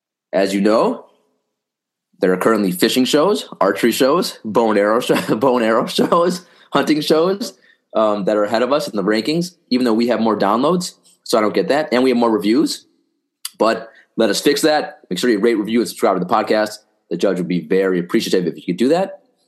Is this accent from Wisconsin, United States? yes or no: yes; Wisconsin, United States; now in New York, United States; And then I'm from Wisconsin, so compared to Wisconsin, this is nothing. But still, now I've been in New York 12, 13 years